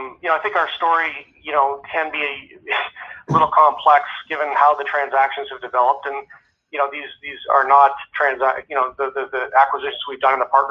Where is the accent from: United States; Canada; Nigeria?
Canada; obviously for my whole career, being a Canadian.